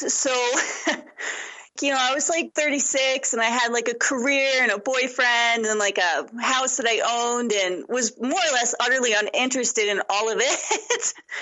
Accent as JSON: {"language": "English", "country": "Canada", "said": "we're both from Canada."}